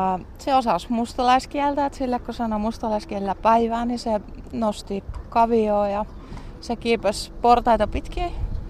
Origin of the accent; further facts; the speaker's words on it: Pihtipudas, Central Finland, Finland; mä olin 6 vanha Pihtiputa, mä oon Pihtiputalta kotoisin